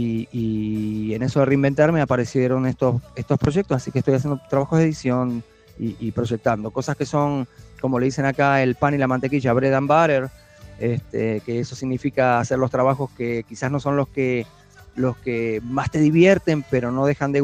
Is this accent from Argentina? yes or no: yes; Buenos Aires, Argentina; Yo me crié en el barrio de Almagro, en Argentina, en el mercado de Abasto